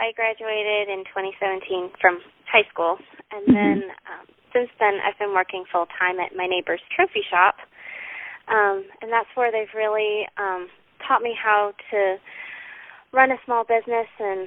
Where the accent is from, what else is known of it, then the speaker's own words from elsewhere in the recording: Frisco, Texas, United States; also born or lived in Chicago; now in Fort Mill, United States; I was born in Chicago, Illinois. And when I was six, my family moved to Dallas, Texas. We actually moved just outside North Dallas in a town called Frisco. And we lived there for about 10 years. And then just recently, we moved to Charlotte.